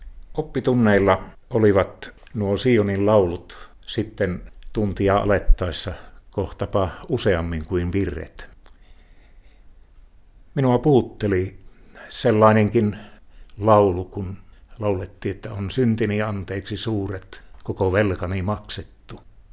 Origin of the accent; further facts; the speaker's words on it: North Karelia, Finland; now in Pudasjärvi, Finland; Olen lähtöisin Pohjois-Karjalasta.